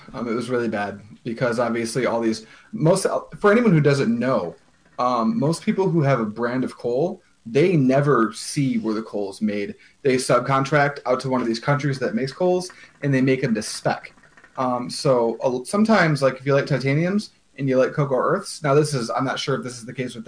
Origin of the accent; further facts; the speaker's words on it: United States; because as an American, I am grossly under qualified to speak in terms of what ash color means.